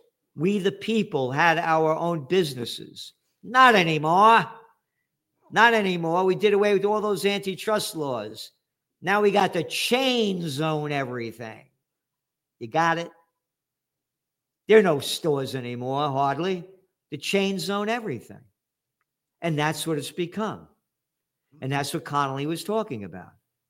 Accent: Bronx, New York, United States; Yeah, I'm from the Bronx, Allerton Avenue and Boston Post Road. Right across the street from the White Castle hamburgers, 12 cents a piece.

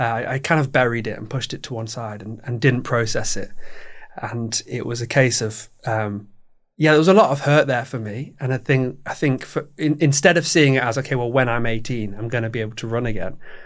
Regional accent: Nottingham, East Midlands, United Kingdom; had always been aware of growing up in Nottingham that there was this Robin Hood half marathon.

